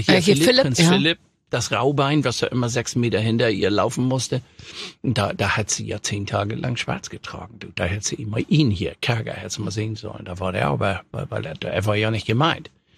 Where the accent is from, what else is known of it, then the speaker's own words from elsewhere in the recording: Hamburg, Germany; in Hamburg-Langenhorn, wo ich groß geworden bin